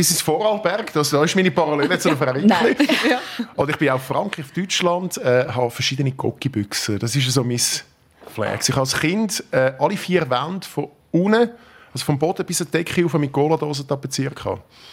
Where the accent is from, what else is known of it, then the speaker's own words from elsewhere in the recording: Kloten, Zurich, Switzerland; Ich bin im Schlufweg aufgewachsen. Ich meine, sportlicher wie der Schlufweg in Kloten kann man gar nicht sein.